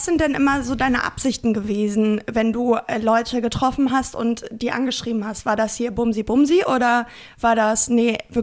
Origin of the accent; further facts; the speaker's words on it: Lower Saxony, Germany; da war ich dann in meiner Heimat zu Besuch und dachte, ich gehe da mal online. Ich check hier mal so ein bisschen die Lage, die Dörfer aus. Und dann war wirklich so in 50 Kilometern bei Hannover.